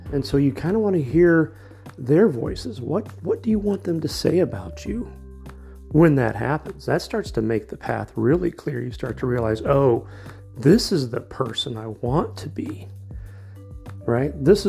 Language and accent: English; Wichita, Kansas, United States; I'm from Wichita. I grew up in Plainview. If you don't know, Plainview is not a booming economic part of Wichita.